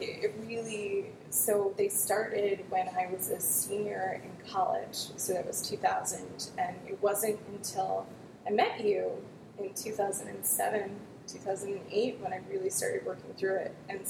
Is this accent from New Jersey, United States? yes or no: yes; New Jersey, United States; now in Boston, United States; I am from New Jersey.